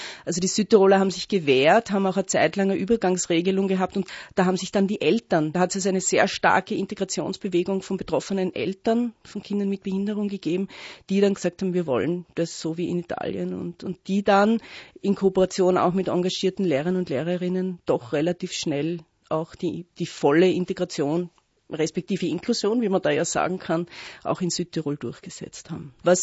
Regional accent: Vienna, Austria; moved away; Ich lebe ja jetzt seit 12 Jahren, bin ursprünglich aus Wien, aber lebe seit 12 Jahren in Tirol

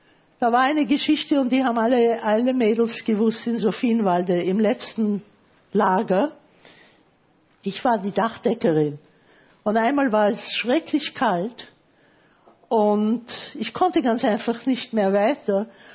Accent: Vienna, Austria; Und da habe ich gesagt, ich bin aus Wien.

